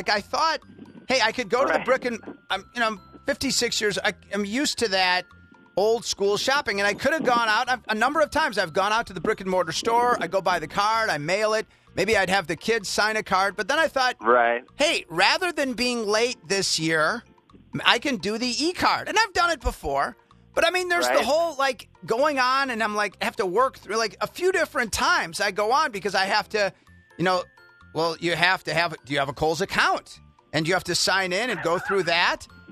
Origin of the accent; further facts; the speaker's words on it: Milwaukee, Wisconsin, United States; I was raised in Milwaukee, and Wauwatosa is a suburb.